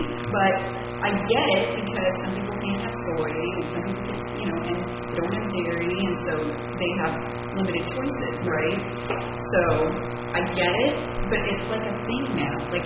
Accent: California, United States; I came from California where they grow almonds and pistachios

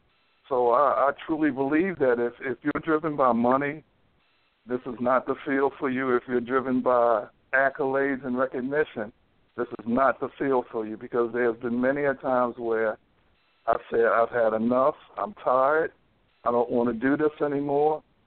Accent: Baltimore, Maryland, United States; I was born and raised in East Baltimore. Been in Baltimore all of my life.

